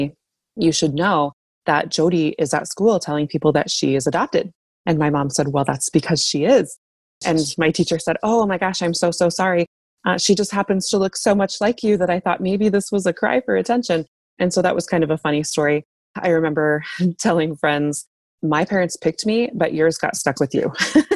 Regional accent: Iowa, United States; also born or lived in Marshalltown, Iowa; Sure. I was born in Marshalltown, Iowa, and I was adopted by a family who had tried to have babies for 10 years and was unsuccessful.

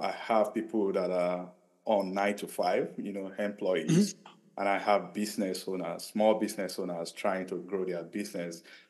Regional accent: Nigeria; I'm from Nigeria, and I know that Nigerians, they are embracing technology.

